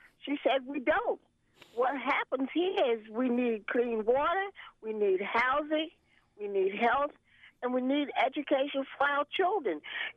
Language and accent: English; United States; Not that I don't like it here. I'm an American.